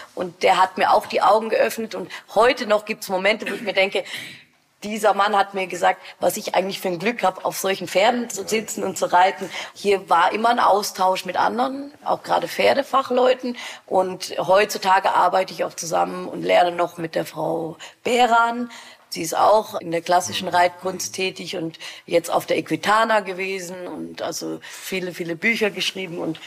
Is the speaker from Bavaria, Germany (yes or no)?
yes; Munich, Bavaria, Germany; born there; ich bin ja auch in München geboren